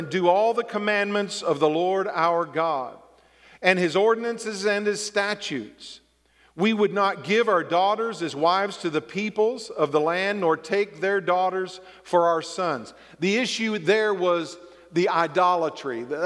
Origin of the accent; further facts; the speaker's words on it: the South, United States; Well, I grew up in the South, and we had revivals all the time.